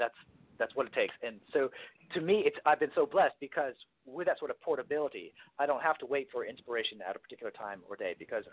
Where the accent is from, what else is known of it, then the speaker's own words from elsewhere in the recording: Dallas, Texas, United States; born there; also born or lived in D.C. area, United States; I was actually born in Dallas, Texas.